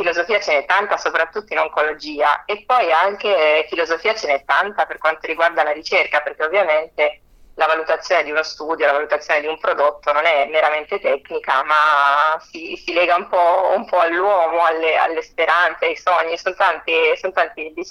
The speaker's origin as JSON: {"language": "Italian", "town": "Vicenza", "region": "Veneto", "country": "Italy", "tie": "born there", "said": "Quindi io sono nata a Vicenza."}